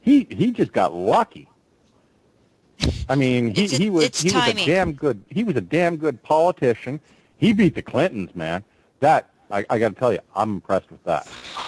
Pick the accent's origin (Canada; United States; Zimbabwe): Canada